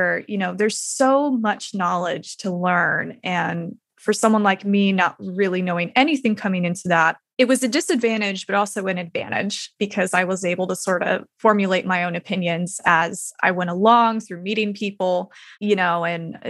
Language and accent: English; Utah, United States; we left, moved back to my home state of Utah.